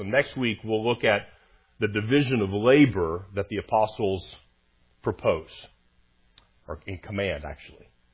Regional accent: Texas, United States; I grew up in North Texas and Northwest Texas, and that's tornado country, Tornado Alley.

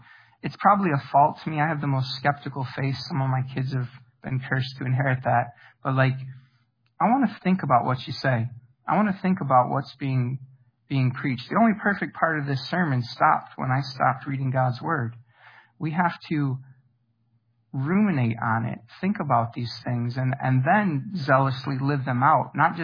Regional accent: United States; Well, most of my lifetime growing up in America, like, you'd probably get a better job if you were a Christian.

